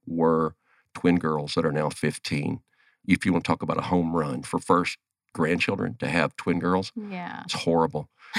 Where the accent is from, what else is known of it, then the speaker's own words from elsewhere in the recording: Texas, United States; also born or lived in Carlsbad, California; Born and raised, well, I was actually born in Carlsbad, California, lived most of my life in Texas. Met my wife, married my wife there, my first two children there.